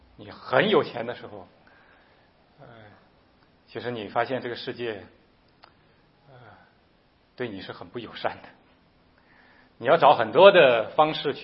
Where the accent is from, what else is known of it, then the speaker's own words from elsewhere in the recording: China; 我们都中国人，我们从小要受的教育要奋斗